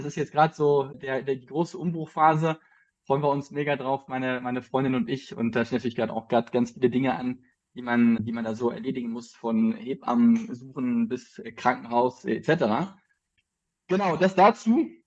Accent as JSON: {"language": "German", "town": "Bochum", "region": "North Rhine-Westphalia", "country": "Germany", "tie": "born or raised there", "moved": "as an adult", "lives_now": "Berlin, Germany", "said": "Ich bin ein Ruhrpott-Junge. Ich komme eigentlich aus Bochum, bin da aufgewachsen und habe da auch Abi gemacht und bin jetzt seit knapp 7 Jahren in Berlin."}